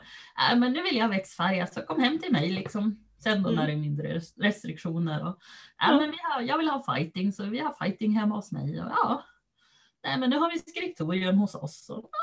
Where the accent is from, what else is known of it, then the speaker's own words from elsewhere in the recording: Norrland, Sweden; jag tänker ju som en norrlänning, så en timmes körväg är ju ingenting.